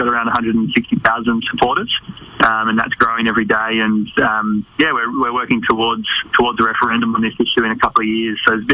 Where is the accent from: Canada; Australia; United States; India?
Australia; Fremantle, Western Australia; now in Sydney, Australia; I came over just for a change because I grew up in Fremantle and was wanting to experience something different